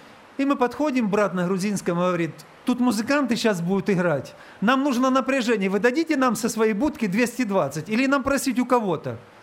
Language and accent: Russian; Russia; Мы из России. Из России!